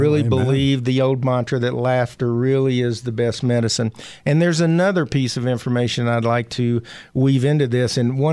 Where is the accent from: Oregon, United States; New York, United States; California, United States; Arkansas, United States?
Arkansas, United States; I'm from Arkansas. I can date myself.